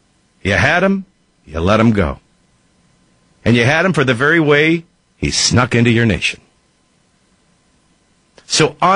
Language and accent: English; Nashville, Tennessee, United States; from Nashville, Tennessee, in for Dr. Savage.